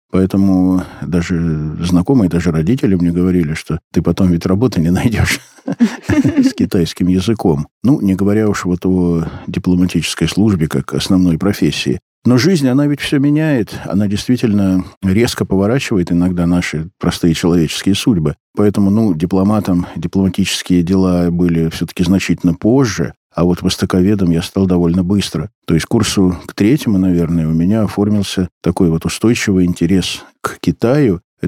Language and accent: Russian; Leningrad, Saint Petersburg, Russia; moved away as an adult; now in Moscow, Russia; Я приехал в Москву учиться из Ленинграда, поступил на экономический факультет международных экономических отношений.